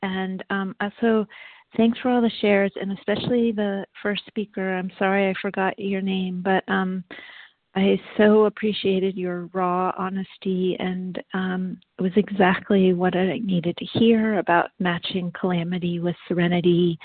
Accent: United States; I'm American, so I say these things.

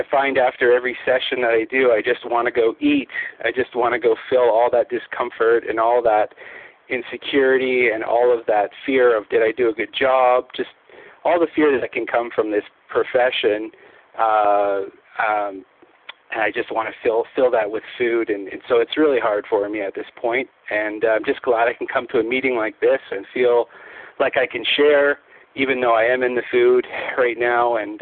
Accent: Ontario, Canada; I'm from Ontario, Canada.

